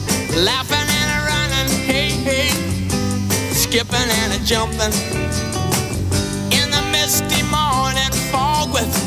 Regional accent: Valladolid, Castile and León, Spain; porque yo soy de Valladolid y es que se nos da mal la primera... A todos los de esa ciudad.

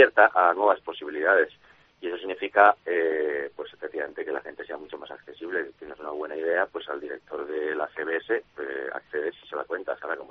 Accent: Spain; now in United States; ni me he olvidado que soy español, ni me he ido de España

